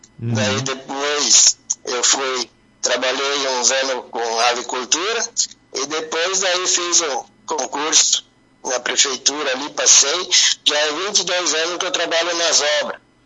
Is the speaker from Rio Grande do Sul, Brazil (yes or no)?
yes; Rodeio Bonito, Rio Grande do Sul, Brazil; now in Boa Vista do Sul, Brazil; Eu moro na sede de Boa Vista do Sul já há 27 anos. Eu sou natural de Rodeio Bonito. Mas já há 27 anos que a gente... Eu moro aqui, eu e meu irmão também, a gente veio junto.